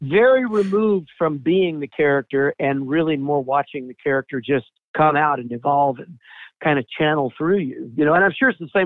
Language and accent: English; Atlanta, Georgia, United States; I'm from Atlanta originally. I still live here.